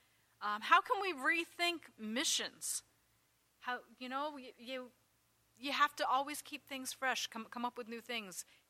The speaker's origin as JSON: {"language": "English", "region": "Pennsylvania", "country": "United States", "tie": "born or raised there", "lives_now": "Snyder County, United States", "said": "I grew up in Lancaster County, and you think, well, it's 100 miles away. You know, how different could the culture be? Came up here to Snyder County"}